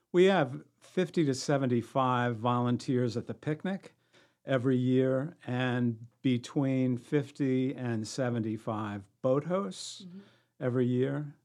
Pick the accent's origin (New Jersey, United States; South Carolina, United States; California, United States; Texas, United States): New Jersey, United States; My wife and I grew up on the Jersey Shore, and the beaches were very, very accessible.